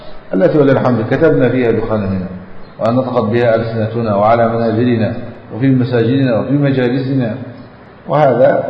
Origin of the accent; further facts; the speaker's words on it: Egypt; نسأل الله أن يحفظ بلادنا مصر